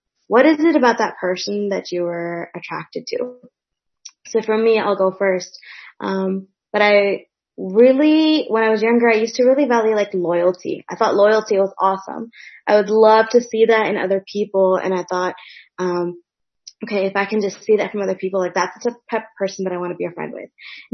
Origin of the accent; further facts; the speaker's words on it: Atlanta, Georgia, United States; I am a teacher from Atlanta, Georgia.